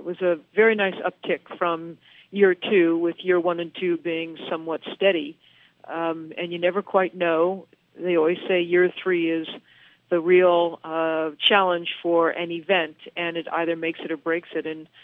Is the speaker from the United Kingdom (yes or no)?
no; California, United States; Northern California, born in Sonoma County and raised in the Bay Area. My grandfather had a vineyard.